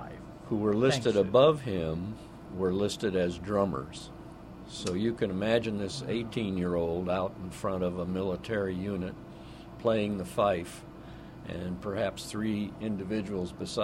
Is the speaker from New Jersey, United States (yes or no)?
no; Sylva, North Carolina, United States; We're from Sylvan, North Carolina, which is about an hour west of Asheville.